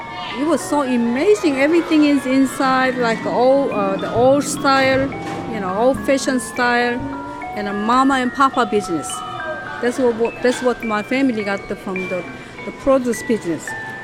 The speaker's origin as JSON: {"language": "English", "country": "South Korea", "second_language": "English", "moved": "yes", "lives_now": "United States", "said": "Well, I'm from Korea. Coming in here, trying to go to school"}